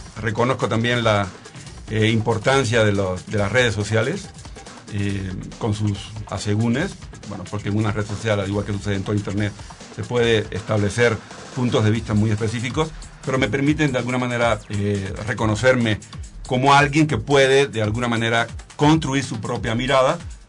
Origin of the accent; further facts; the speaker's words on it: Cuba; now in Mexico; leo lo que sucede en mi país de origen